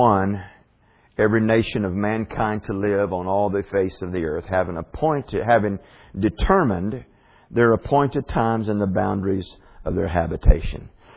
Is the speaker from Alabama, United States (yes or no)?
yes; Alabama, United States; moved away as an adult; Listen, I'm born and raised in Alabama. I've ridden through these streets and felt the oppression.